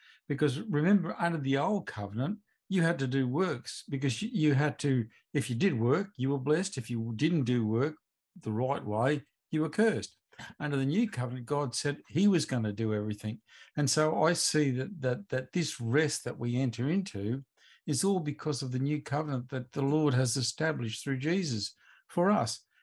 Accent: Ipswich, Queensland, Australia; I'm from Ipswich in Queensland, not too far away from

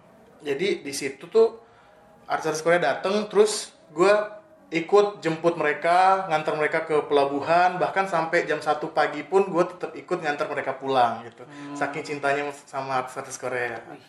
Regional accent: Manado, North Sulawesi, Indonesia; waktu gue kan asal Manado nih.

